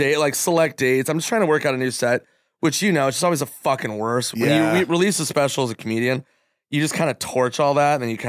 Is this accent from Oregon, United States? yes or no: no; Minnesota, United States; from Minnesota, bless its heart. And we were just saying a lot of people don't really know. I mean, they know of Minneapolis, but they don't like consider it like a big legitimate city, even though we have like every sports team.